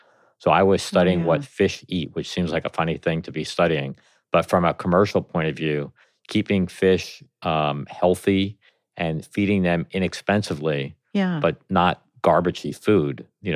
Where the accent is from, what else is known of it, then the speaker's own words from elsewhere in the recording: New York, United States; Well, I grew up in New York, in Long Island, during a period where it wasn't very developed. So I grew up with woods in the backyard, about 20 minutes from the ocean, fishing, studying fish.